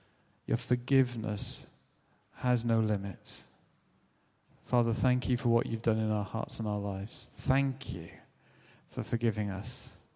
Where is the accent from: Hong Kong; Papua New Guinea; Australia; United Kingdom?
United Kingdom; "I'm British, I'm really embarrassed."